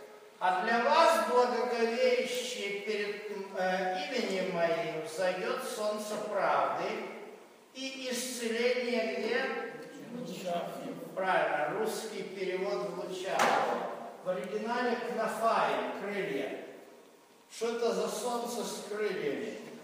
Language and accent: Russian; Kremenchuk, Poltava Oblast, Ukraine; Это я в детстве в Кременчуге, у нас было вертолетное училище военное.